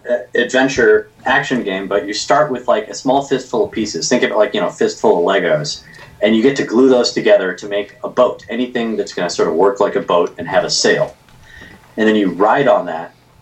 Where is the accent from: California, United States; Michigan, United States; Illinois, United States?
Michigan, United States; So, like I said, I'm from Michigan